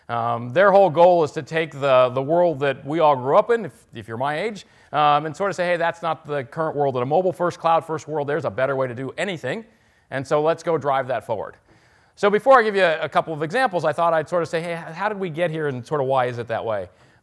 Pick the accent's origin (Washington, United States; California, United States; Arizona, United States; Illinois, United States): Washington, United States; Seattle; One, I am from Seattle. Two, I am a Hawks fan, so let's just get that out of the way now.